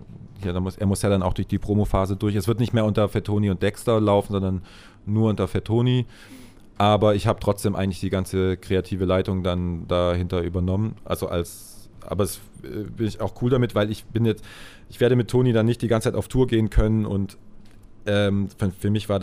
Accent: Baden-Württemberg, Germany; also bei uns in Baden-Württemberg gibt es halt den klassischen Trollinger, so ein süßer Rotwein

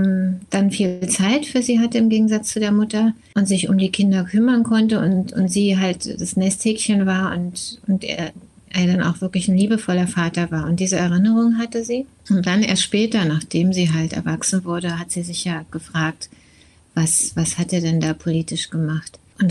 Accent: Berlin, Germany; mit der U-Bahn unter Ost-Berlin von Reinickendorf, wo ich aufgewachsen bin, nach Kreuzberg im Südosten Berlins

